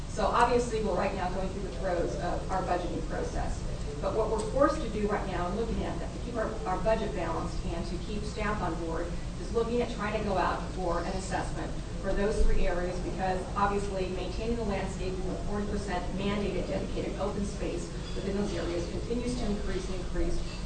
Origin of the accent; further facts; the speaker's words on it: California, United States; I can say this because I came from Humboldt County.